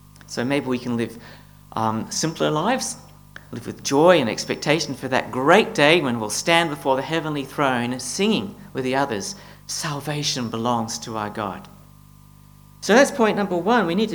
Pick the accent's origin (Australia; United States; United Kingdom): Australia; Perth, Western Australia; Now, I'm from Perth, so I'm allowed to say this